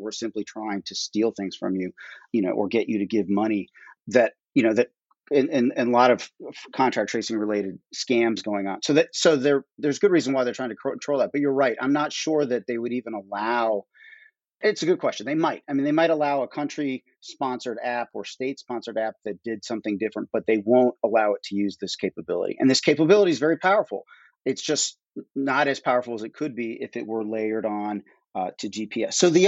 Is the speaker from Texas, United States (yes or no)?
no; Ohio, United States; But many states simply aren't interested, including my home state, Ohio.